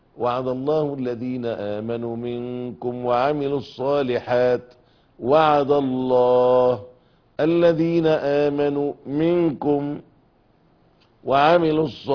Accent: Egypt; بلادنا مصر

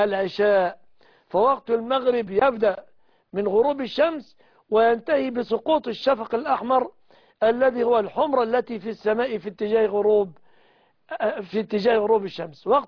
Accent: Egypt; بلادنا مصر

